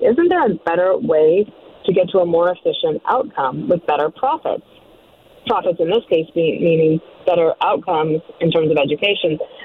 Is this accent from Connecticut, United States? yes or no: no; Denver, Colorado, United States; when I was a kid growing up in Denver